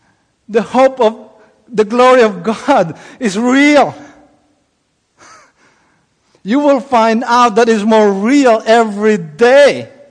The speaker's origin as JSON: {"language": "English", "country": "Philippines", "tie": "born or raised there", "lives_now": "United States", "said": "I remember as a kid growing up in the Philippines, we didn't have much money"}